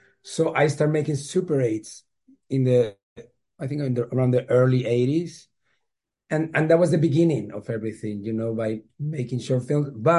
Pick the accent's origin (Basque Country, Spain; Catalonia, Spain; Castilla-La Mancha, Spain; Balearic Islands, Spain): Basque Country, Spain; Bilbao; English is a second language; I'm from Bilbao, the city Bilbao in the north of Spain. The weather is a rainy part of Spain. So when I grew up, it was surrounded by cinemas. Next to my house, there was a cinema.